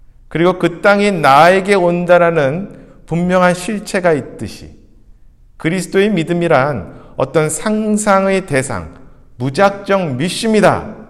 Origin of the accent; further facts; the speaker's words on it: Seoul, South Korea; moved away as an adult; also born or lived in Syracuse, United States / California, United States / New Jersey, United States; now in Vancouver, Canada; 저는 여러 곳에서 살았었습니다. 한국에서 물론 자랐고 서울에서 태어나서 자랐습니다. 미국 동북부 시라큐스라는 곳에서 공부하느라 2년을 거기서 살았습니다.